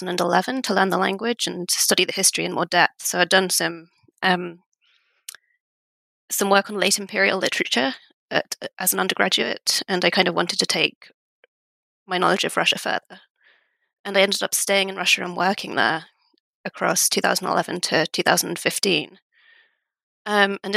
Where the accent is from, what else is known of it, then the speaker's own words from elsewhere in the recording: United Kingdom; Well, as you can tell, I'm British, but I do have Estonian roots, and that's why my name is maybe not typical of a British person.